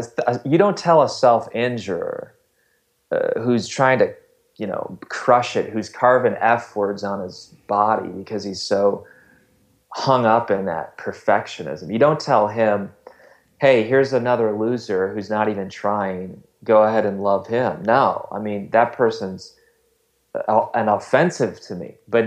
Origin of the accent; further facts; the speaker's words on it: Wisconsin, United States; I am not from Ohio. I'm from Wisconsin.